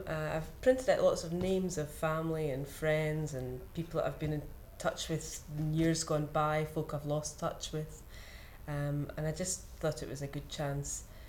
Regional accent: Glasgow, Scotland, United Kingdom; I'm 37 and I'm from Glasgow.

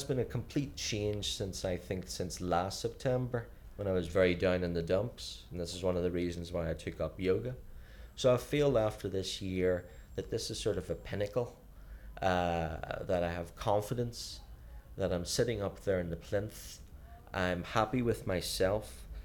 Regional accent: Belfast, Northern Ireland, United Kingdom; also born or lived in Lisburn; Yes, I was born originally in Lisburn, which is only about 10 miles out of Belfast, but I when I finished my PhD and I worked as a postdoc in England, I returned to Belfast on the 1st of October 1998.

